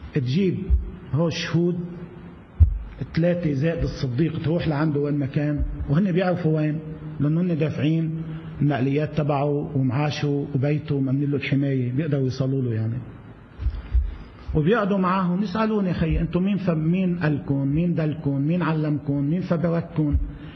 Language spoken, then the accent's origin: Arabic; Lebanon; حطونا على جنب، نحن لبنانيين